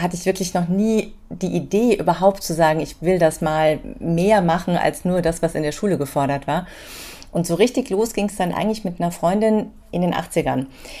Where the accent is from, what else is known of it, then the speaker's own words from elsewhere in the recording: Hesse, Germany; Also ich komme so aus der Nähe von Frankfurt. Wir sind vor ein paar Jahren umgezogen, so ein bisschen näher in die Wetterau. Aber ich bin eigentlich schon immer hier in der Gegend unterwegs. Also gebürtige Hessin sozusagen.